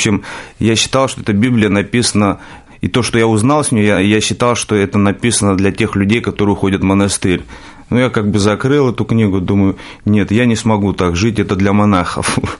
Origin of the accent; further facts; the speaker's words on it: Georgia; как вы уже, наверное, слышали. Мне 33 года. Родом я с Грузии.